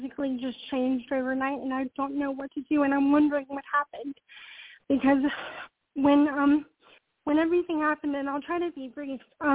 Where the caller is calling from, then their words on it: Charlotte, North Carolina, United States; I'm calling from North Carolina.